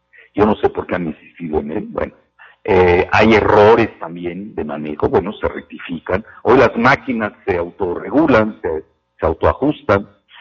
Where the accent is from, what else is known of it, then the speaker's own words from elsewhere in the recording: Mexico; una bola de piratas guatemaltecos o dominicanos, y a los mexicanos nos hicieron a un lado, aunque no lo crean.